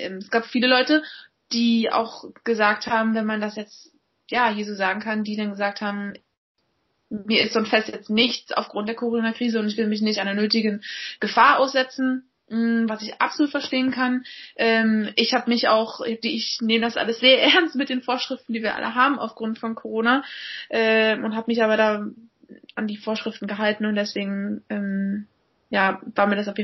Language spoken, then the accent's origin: German; Berlin, Germany; bin jetzt mal wieder in meiner Heimatstadt zu Hause in Berlin und genieße das Leben hier in Berlin.